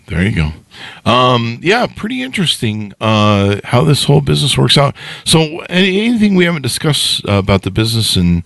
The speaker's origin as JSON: {"language": "English", "region": "California", "country": "United States", "tie": "born or raised there", "said": "I grew up in California. Like, we didn't have hurricanes. It wasn't Florida."}